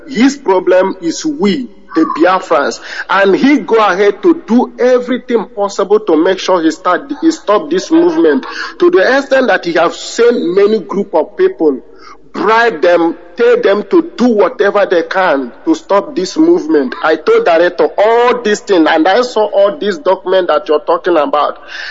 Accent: Ebonyi, Nigeria; now in Germany

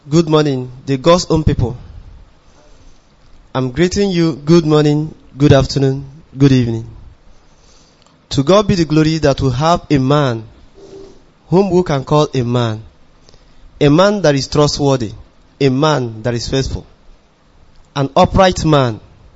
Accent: Abia, Nigeria; from Akano Onhofia in Abia State in Biafran land, the land of great warriors.

